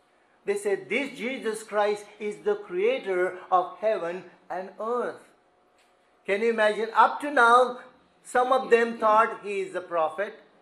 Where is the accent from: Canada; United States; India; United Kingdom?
India; This was the first time we came from India.